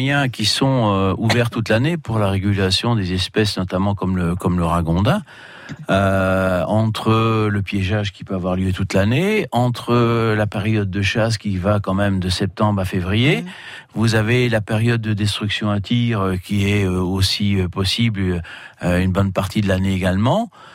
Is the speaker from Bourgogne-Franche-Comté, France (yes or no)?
yes; Bourgogne-Franche-Comté, France; moi je viens du département de Bourgogne